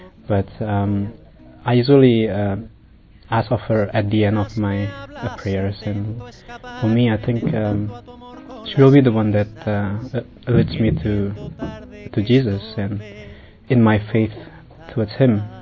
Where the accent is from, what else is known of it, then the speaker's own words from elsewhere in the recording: New Zealand; I'm from New Zealand and I'm 27 years old.